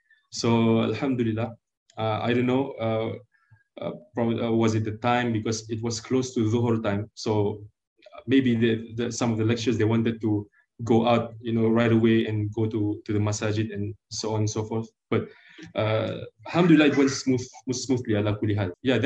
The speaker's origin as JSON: {"language": "English", "country": "Malaysia", "first_language": "Malay", "second_language": "English", "said": "with my fellow Malaysians, because I am delivering my speech in Malay, and of course my mother tongue is Malay, so I feel it's much more easy for me."}